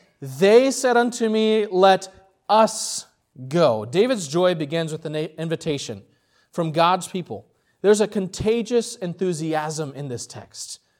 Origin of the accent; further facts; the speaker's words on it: São Paulo, Brazil; moved away; Growing up in Brazil was very different than here.